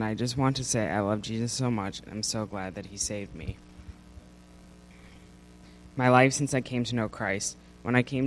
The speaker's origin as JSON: {"language": "English", "town": "Carol Stream", "region": "Illinois", "country": "United States", "tie": "born or raised there", "also_born_or_lived": "Downers Grove", "said": "I was born in Downers Grove and raised in Carroll Stream in a Christian home where my parents attended the Parkview Community Church."}